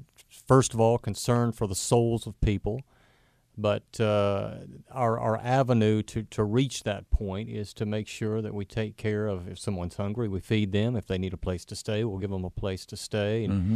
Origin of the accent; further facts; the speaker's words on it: Nashville, Tennessee, United States; I was born in Tennessee, actually, and grew up in the Salvation Army Church. My mother lived right across the street from the Salvation Army Corps in North Nashville.